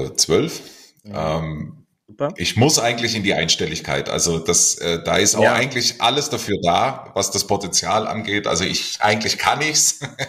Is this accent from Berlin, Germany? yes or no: no; Stuttgart, Baden-Württemberg, Germany; moved away as an adult; now in Munich, Germany; Naja, also ich bin in Stuttgart aufgewachsen, wohne seit 20 Jahren jetzt allerdings in München. Bin da eigentlich sehr heimatlich geworden. Also meine Wurzeln sind natürlich Stuttgart und trotzdem zu Hause bin ich inzwischen hier.